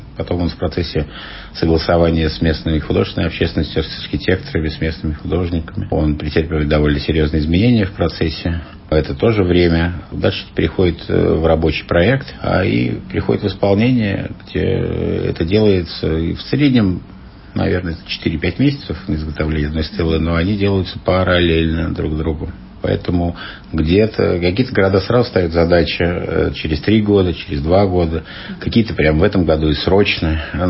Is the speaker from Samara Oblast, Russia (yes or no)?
no; Moscow, Russia; also born or lived in Ufa; Ну, я родился в Уфе, люблю свою родину малую. Ну, вся жизнь моя связана с Москвой. В детстве я приехал в Москву и воспитывался как москвич. И, ну, могу себя назвать москвичом по своему духу.